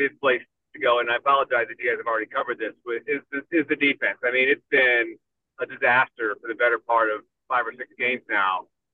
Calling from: Illinois, United States; Joining us from I-57, north of Shannon, just about the Market Street exit, on my way home.

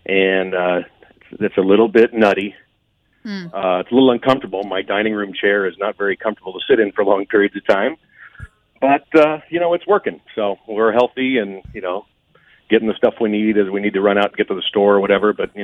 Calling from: Concord, California, United States; from Concord, California.

